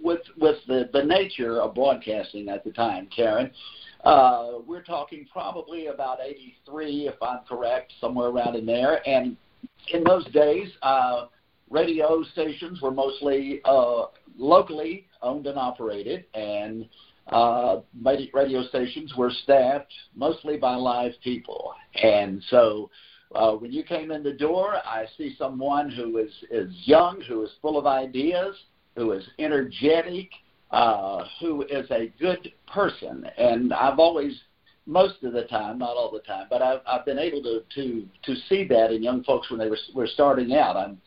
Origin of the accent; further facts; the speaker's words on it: Salem, Virginia, United States; now in Smith Mountain Lake, United States; I'm originally from Salem, Virginia, but now I live in my address is Smith Mountain Lake, Virginia.